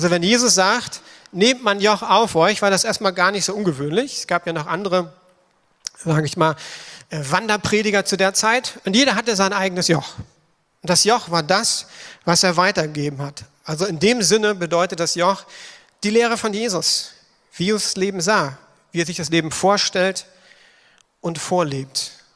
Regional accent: Schleswig-Holstein, Germany; Ich komme zwar aus Schleswig-Holstein. Ich kenne auch noch Kühe, so echte, ne? Und wir haben Milch vom Bauernhof geholt, selbst abgefüllt.

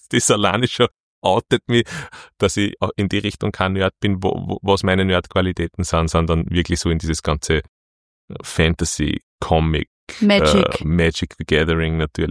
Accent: Linz, Upper Austria, Austria; Ich bin aufgewachsen mitten in Linz. Meine Eltern haben am Römerberger Wohnung gehabt und war sonst früher bei meinen Großeltern da im Kaplanhofviertel unterwegs. War in der Römerschule, Römerbergschule, Volksschule, war in der im Gymnasium in der Fadingerstraße

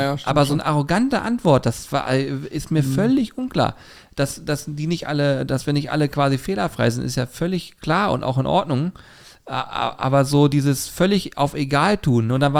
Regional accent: Hamburg, Germany; ich komme aus Hamburg

